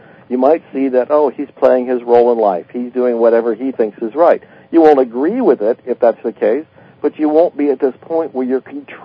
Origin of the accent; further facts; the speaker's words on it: United States; And I'm an entrepreneur. I'm an American.